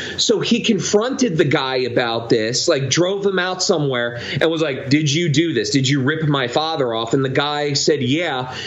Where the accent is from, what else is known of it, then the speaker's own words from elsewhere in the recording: New Jersey, United States; We grew up in Central Jersey